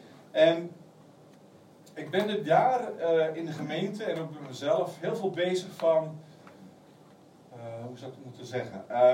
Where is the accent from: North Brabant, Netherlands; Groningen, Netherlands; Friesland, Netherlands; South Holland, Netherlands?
Groningen, Netherlands; Delfzijl; now in Genk, Belgium; Ik kom van Genk. Oorspronkelijk kom ik van Delfzijl, Groningen. Dus dat is aan de andere kant. En bijna 30 jaar geleden heeft de Heer ons geroepen om naar België te gaan